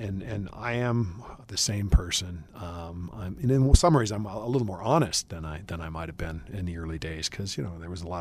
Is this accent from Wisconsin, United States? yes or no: yes; Wisconsin, United States; but I'm not a beer drinker, even though I'm from Wisconsin.